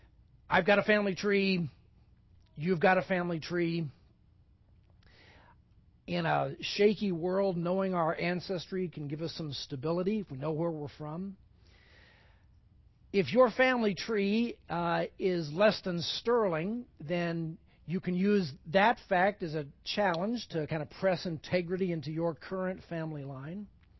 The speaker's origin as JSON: {"language": "English", "town": "Dallas", "region": "Texas", "country": "United States", "tie": "born or raised there", "said": "In the home where I grew up in Dallas, my father's house, there was a wall that was dedicated to family history."}